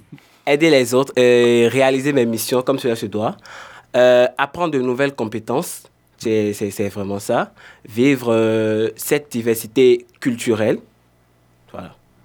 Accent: Benin; now in Florac, France; Je viens du Bénin.

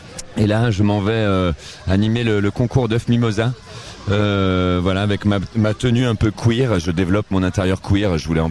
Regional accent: Lyon, Auvergne-Rhône-Alpes, France; Je viens de la Croix-Rousse, la terre de Guignol, la naissance de la satire politique

